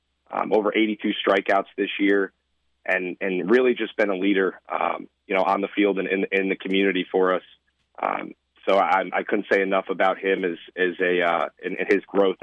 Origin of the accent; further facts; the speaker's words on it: Lansingburgh, New York, United States; I grew up in Lansingburg.